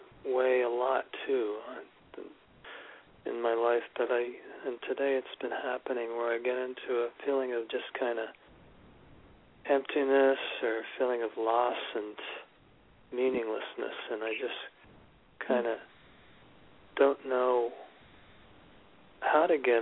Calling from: Arlington, Massachusetts, United States; I'm calling from Arlington, Massachusetts. Arlington, Massachusetts, yeah.

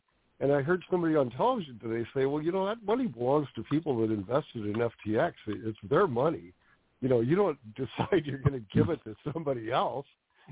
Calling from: Phoenix, Arizona, United States; From Phoenix. Yeah.

